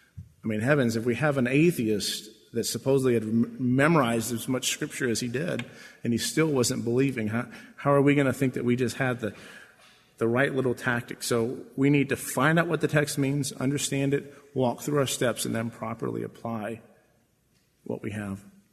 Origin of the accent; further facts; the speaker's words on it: United States; I'm an American, so I say the number one.